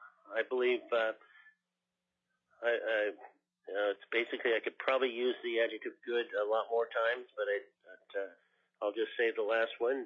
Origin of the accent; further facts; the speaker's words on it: Chugiak, Alaska, United States; I hail from Chugiak